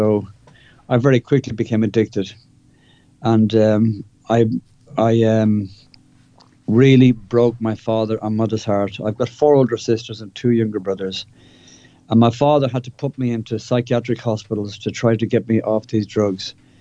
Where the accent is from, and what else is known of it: Dublin, Leinster, Ireland; born or raised there